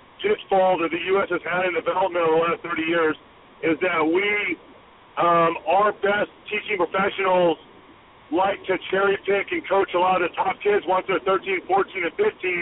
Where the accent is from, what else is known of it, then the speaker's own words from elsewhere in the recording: Evansville, Indiana, United States; I grew up in Evansville, Indiana, and right now it's a town of about 300,000 in the surrounding areas.